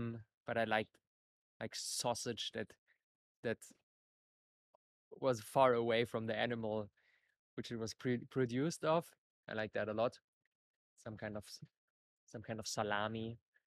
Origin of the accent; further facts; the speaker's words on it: Berlin, Germany; I did an internship at a place like very far from Berlin, from my hometown.